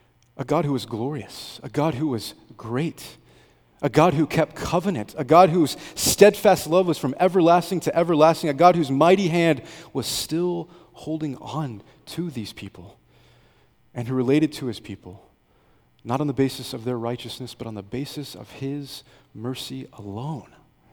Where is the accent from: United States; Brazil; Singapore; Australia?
United States; Texas; born there; Most of you know I was born in Texas. I grew up on a farm. We were very blue collar. We were poor.